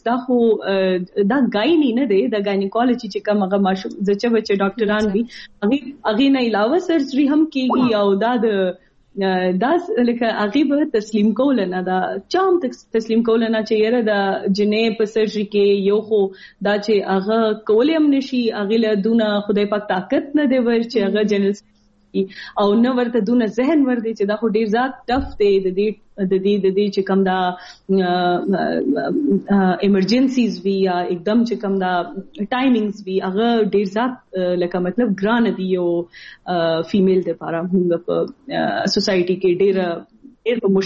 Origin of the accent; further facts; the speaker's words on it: Bannu, Khyber Pakhtunkhwa, Pakistan; زما تعلق خیبر پختونخوا نه دی او په خیبر پختونخوا کې د بنو نه دی. زما بابا والد صاحب چې کوم دی هغه د بنو نه تعلق لري. زما مور سایډ د دیر نه دی.